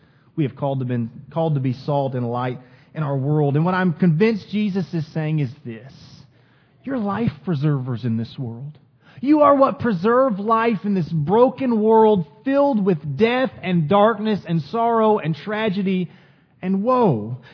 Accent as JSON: {"language": "English", "town": "Quito", "region": "Pichincha", "country": "Ecuador", "tie": "born or raised there", "said": "I remember growing up in Quito, Ecuador. I remember the power would go out all the time there on the streets of Quito."}